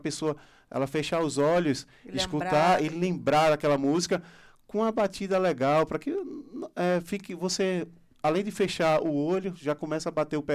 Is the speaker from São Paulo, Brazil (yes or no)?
no; Recife, Pernambuco, Brazil; accent: Pernambuco; E carnaval, nós temos de... como falamos lá, de com força, lá em Recife.